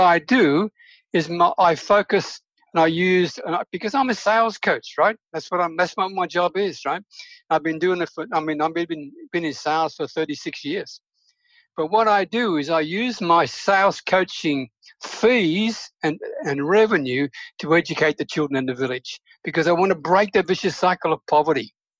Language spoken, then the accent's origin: English; Sydney, New South Wales, Australia; I'm from Australia, and in particular from Sydney and New South Wales